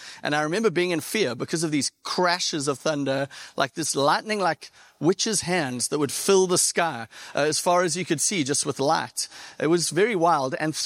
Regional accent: Durban, KwaZulu-Natal, South Africa; now in San Diego, United States; I'm actually from South Africa on the East Coast, a little city called Durban. It's a city of about 3.5 million people.

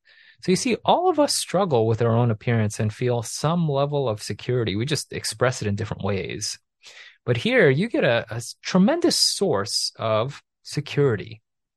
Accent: New York City, New York, United States; I grew up in New York City and started hanging out with this kid, Mark

